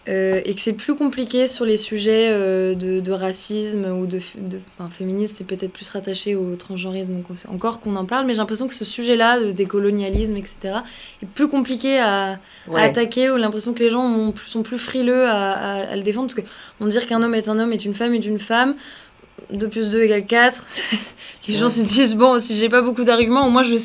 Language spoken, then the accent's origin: French; France; je prends l'exemple français parce que je suis française